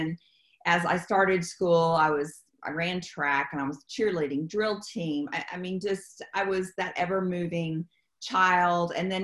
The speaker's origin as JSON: {"language": "English", "town": "Stephenville", "region": "Texas", "country": "United States", "tie": "born or raised there", "said": "I grew up in Stephenville is where I grew up. And it was cowboy country, and I was a rock and roller, and so I just wanted to leave there as fast as I could."}